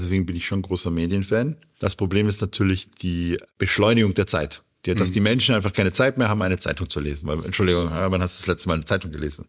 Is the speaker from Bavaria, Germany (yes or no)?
yes; Munich, Bavaria, Germany; Ich komme ja aus München, ich komme ja aus einer Fußballstadt.